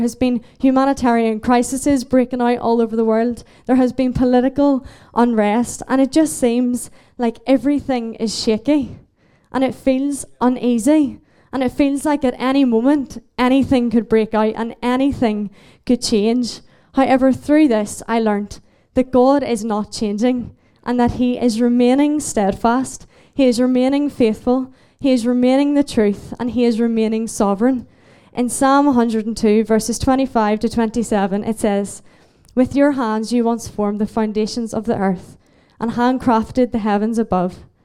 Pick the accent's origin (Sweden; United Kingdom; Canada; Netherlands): United Kingdom; Belfast, Northern Ireland; I am from Belfast in Northern Ireland. I am 22 years old